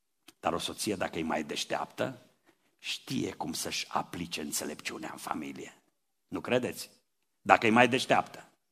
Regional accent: Transylvania, Romania; Să știți că și eu sunt ardelean. Eu vin și respir aer bun aici când vin la Cluj. Sunt ardelean

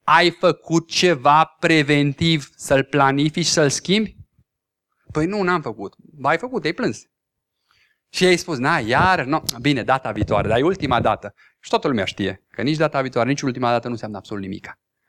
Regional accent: Romania; una dintre marile greșeli ale noastre ca oameni și ale noastre ca români.

